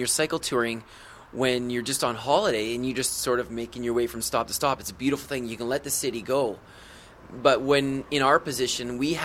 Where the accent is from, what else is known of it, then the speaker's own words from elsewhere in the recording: Vancouver, British Columbia, Canada; We're from Vancouver.